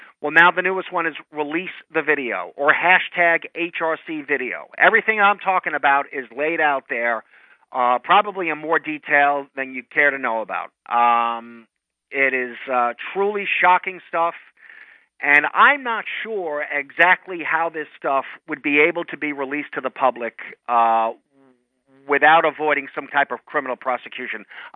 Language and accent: English; New York, United States; Now, I can tell you, I grew up in New York